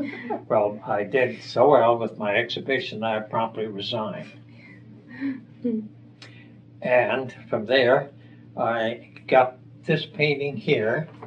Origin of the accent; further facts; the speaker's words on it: London, United Kingdom; born there; I was born in London, England.